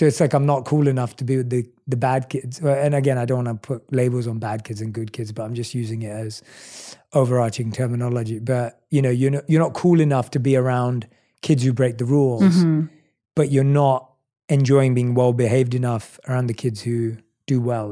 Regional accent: London, United Kingdom; accent: British, New York, LA mix; now in United States; I was born and raised in London. So, and obviously I've lived in the States for the last 6 years. So I have somewhat of a British, New York, LA like mix of whatever my accent sounds like now.

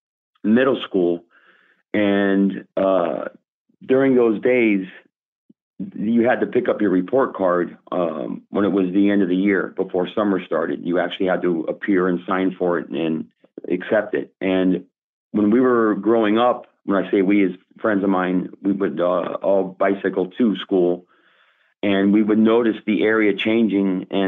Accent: Miami, Florida, United States; Again, I was born and raised here in Miami.

